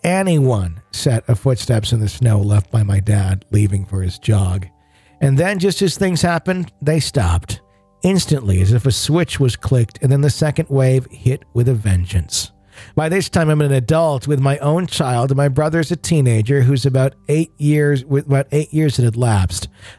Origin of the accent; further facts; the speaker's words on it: Ashtabula, Ohio, United States; I grew up in Ashtabula, Ohio, which is located right in the northeast corner of Ohio between Lake Erie and Pennsylvania.